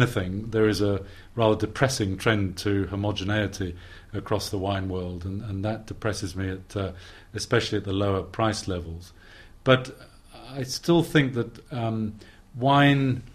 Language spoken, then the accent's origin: English; England, United Kingdom; also born or lived in Australia; I'm an Englishman.